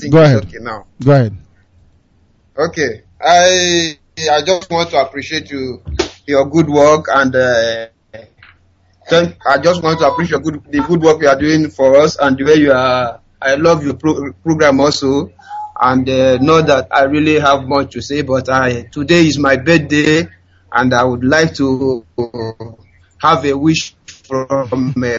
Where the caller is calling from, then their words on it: Lagos, Nigeria; I'm calling from Lagos.